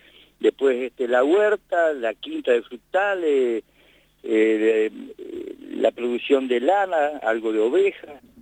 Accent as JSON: {"language": "Spanish", "region": "Artigas", "country": "Uruguay", "said": "Somos del departamento de Artigas, como todo el mundo lo sabe, ¿no?"}